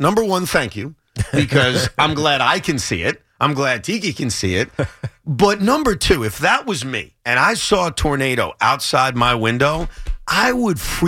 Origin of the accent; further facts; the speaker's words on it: New York, United States; I grew up on Long Island.